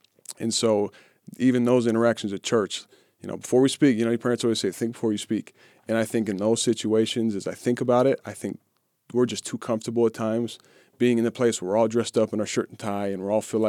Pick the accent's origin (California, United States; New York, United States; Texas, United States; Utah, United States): Utah, United States; when they come here to where we were raised in Utah